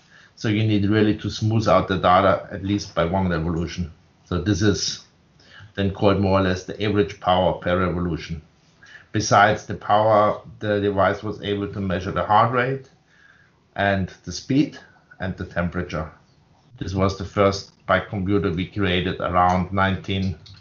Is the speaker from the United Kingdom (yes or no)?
no; Munich, Bavaria, Germany; born there; English is a second language; I was born 1963 in Munich, Bavaria. I studied in the center west of Germany, later in my life, medical engineering.